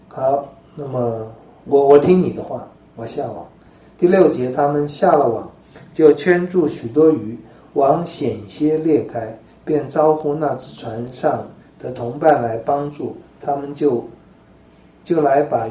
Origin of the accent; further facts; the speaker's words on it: Taiwan; 照我们台湾人的商业头脑